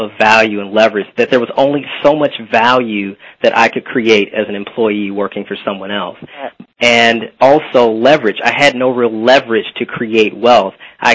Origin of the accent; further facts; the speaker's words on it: Chicago, Illinois, United States; I'm originally from Chicago, so that was my dream.